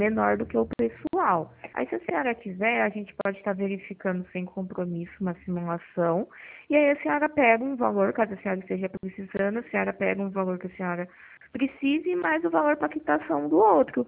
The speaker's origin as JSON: {"language": "Portuguese", "town": "Pirassununga", "region": "São Paulo", "country": "Brazil", "said": "Eu sou de Pirassununga, tá?"}